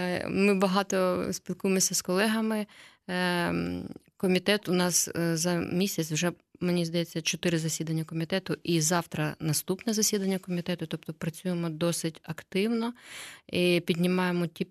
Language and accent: Ukrainian; Kyiv, Ukraine; все життя працюю в місті Києві, це моє рідне місто.